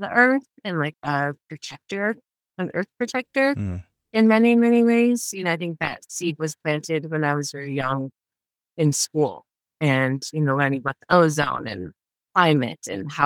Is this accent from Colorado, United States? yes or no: yes; Silverton, Colorado, United States; now in Los Angeles, United States; I was raised in Silverton, Colorado, some big, beautiful mountains and peaks.